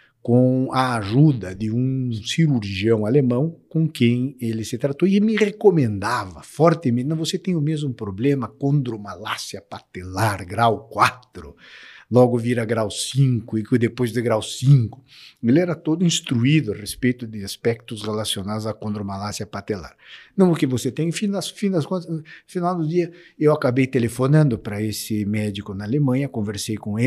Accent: Curitiba, Paraná, Brazil; eu sou do Brasil. E de que cidade do Brasil você é? Ah, eu sou de Curitiba.

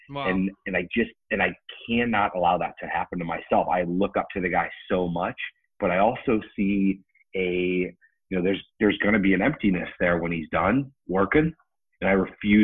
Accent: Missouri, United States; so I'm from Missouri, right, where the men don't dance or cry or do any of those things, right?

